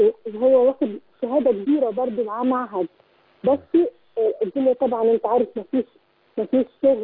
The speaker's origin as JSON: {"language": "Arabic", "town": "Giza", "region": "Giza Governorate", "country": "Egypt", "said": "انا من الجيزه"}